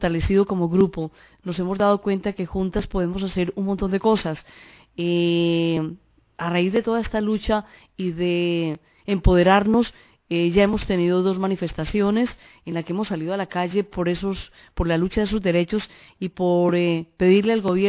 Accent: Colombia; now in Spain; llevo 3 años aquí en España, soy colombiana

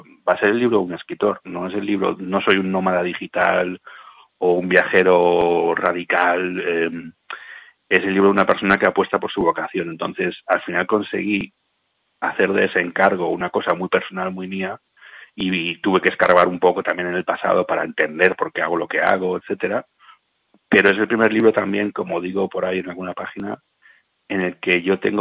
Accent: Barcelona, Catalonia, Spain; una parte bastante oscura que cuento de mi adolescencia e infancia en Barcelona

